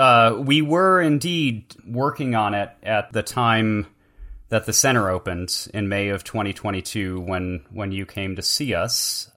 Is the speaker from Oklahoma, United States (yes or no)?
no; Chicago, Illinois, United States; Or I am also from Chicago and still have family and friends up there, so we could meet in Chicago.